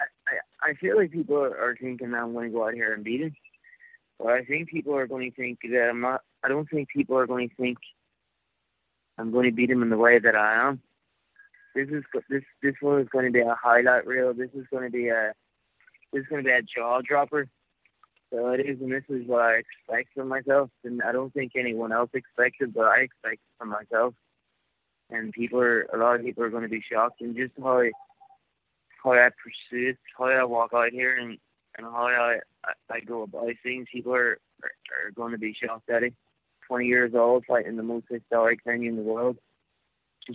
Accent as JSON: {"language": "English", "town": "Strabane", "region": "Northern Ireland", "country": "United Kingdom", "said": "I come from Strabane and Ireland"}